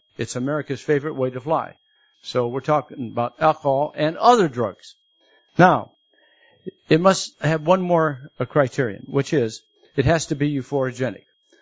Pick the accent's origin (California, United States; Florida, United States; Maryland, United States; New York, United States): Florida, United States; I come from Florida, and I'm retired.